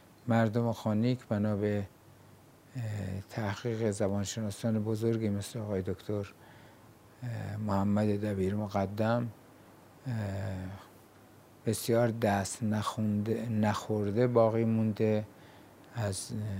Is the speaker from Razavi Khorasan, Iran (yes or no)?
yes; Khanik, Razavi Khorasan, Iran; منطقه‌ای که من درش به دنیا اومدم و زندگی دوران کودکیم رو داشتم، میشه به خصوصیات عام خراسان هم در اون منطقه رجوع کرد